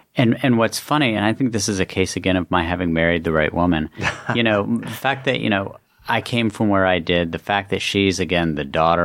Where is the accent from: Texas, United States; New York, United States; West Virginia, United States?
West Virginia, United States; I guess maybe it comes in part from growing up in West Virginia, where, like, if something fails, it might knock me back a couple steps. It's not going to push me back into the hills of West Virginia.